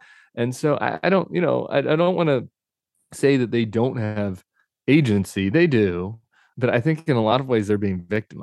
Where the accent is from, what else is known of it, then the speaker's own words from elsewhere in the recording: Colorado, United States; I came from Colorado. I lived in the suburbs and am gay, right?